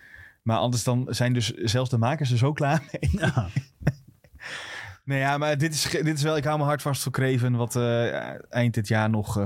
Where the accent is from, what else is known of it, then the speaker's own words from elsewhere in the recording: Ede, Gelderland, Netherlands; Want ik kom uit Ede.